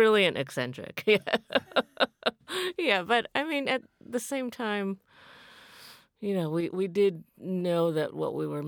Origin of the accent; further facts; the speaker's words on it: Michigan, United States; I grew up in Michigan. I grew up in the suburbs of Michigan.